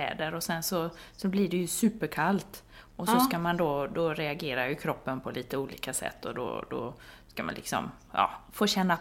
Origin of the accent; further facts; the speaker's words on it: Skåne, Sweden; Men hemma i Skåne är det väl så här riktigt.